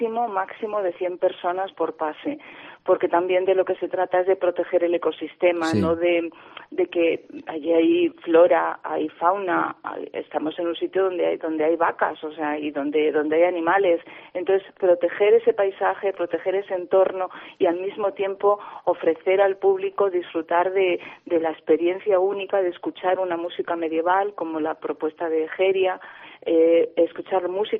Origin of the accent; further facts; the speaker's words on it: Cabezas del Villar, Castile and León, Spain; Por ejemplo, en mi pueblo, Cabezas del Villar, incluso existe un topónimo que se llama Berroco de las Cruces